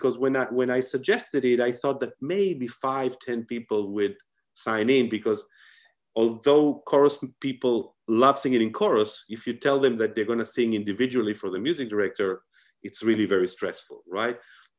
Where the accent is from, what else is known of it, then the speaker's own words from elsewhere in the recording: Buenos Aires, Argentina; I'm from Argentina, I'm from Buenos Aires.